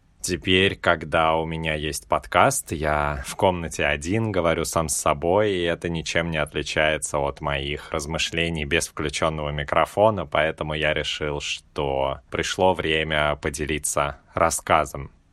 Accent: Moscow, Russia; born there; Первое — это я родился в Москве.

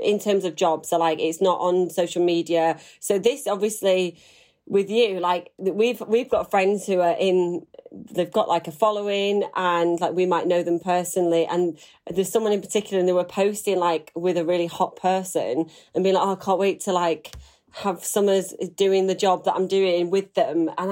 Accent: Manchester, North West England, United Kingdom; I'm from Manchester.

